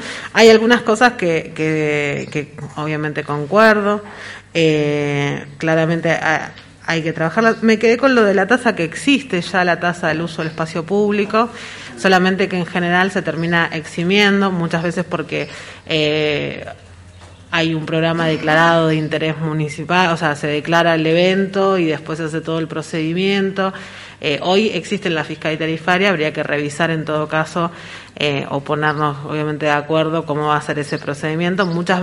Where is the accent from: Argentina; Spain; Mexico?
Argentina; Bariloche, Río Negro; vos sabés que nacida y criada en Bariloche no conocía la de las estatuillas.